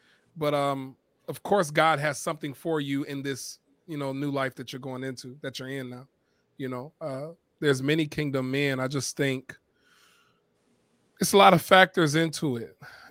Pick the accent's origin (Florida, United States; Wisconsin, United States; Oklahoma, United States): Wisconsin, United States; Racine; I'm from Racine, Wisconsin, and yeah, I'm a preacher and all of that, and have been for about 10 years. I'm 28 years old.